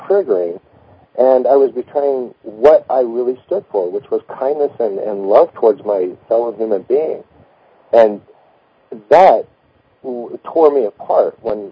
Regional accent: Golden, Colorado, United States; My background is that I grew up in Golden, Colorado. I like to say I grew up in on Coors Beer, and went through the public school system there.

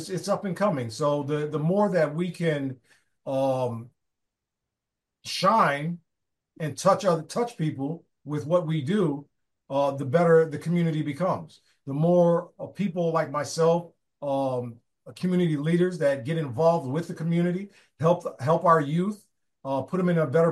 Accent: Bridgeport, Connecticut, United States; to make sure that because I'm from Bridgeport and we're involved and the students are involved, I'm really pushing to make this known.

